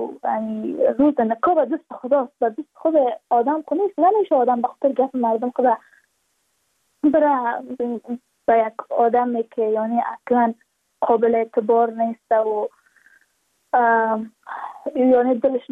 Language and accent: Persian; Badakhshan, Afghanistan; چون ما از بدخشان هستیم،